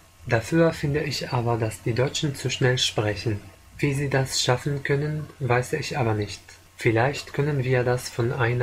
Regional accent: Syria; German is a second language; moved away as an adult; ich komme aus Syrien und ich bin 1989 geboren.

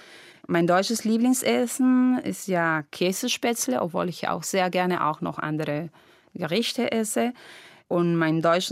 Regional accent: Lima, Peru; Ich komme aus Lima, aus Peru, aus Südamerika. Mein Baujahr ist 1970, also bin ich 1970 geboren.

